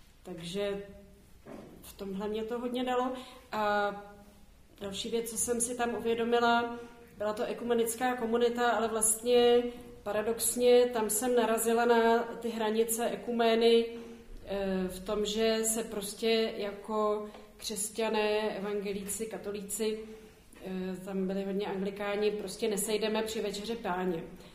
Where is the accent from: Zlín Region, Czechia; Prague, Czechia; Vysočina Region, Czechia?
Prague, Czechia; Já jsem vyrostla v Praze a po střední škole jsem začala studovat medicínu.